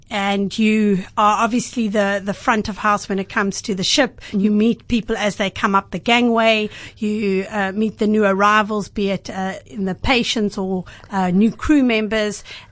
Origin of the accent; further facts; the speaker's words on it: Cape Town, Western Cape, South Africa; But born and bred in Cape Town